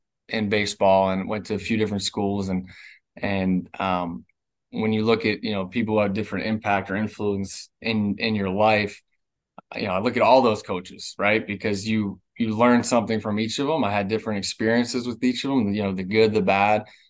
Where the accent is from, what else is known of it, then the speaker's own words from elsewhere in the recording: Sewell, New Jersey, United States; I grew up in Sewell, Blackwood, you know, in New Jersey. So it's probably about an hour from where Lakewood's at.